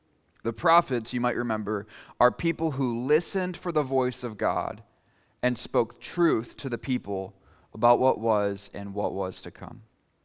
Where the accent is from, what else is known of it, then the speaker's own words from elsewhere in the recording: United States; 40 sounds pretty nice, but I'm American, so I'll just pretend like that's Fahrenheit.